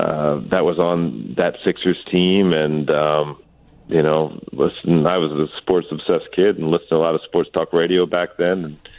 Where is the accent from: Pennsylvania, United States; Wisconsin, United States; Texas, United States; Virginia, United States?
Pennsylvania, United States; I grew up in the Philly suburbs. I was in eighth grade at Radnor High School, and he was a senior at Lower Merion High School.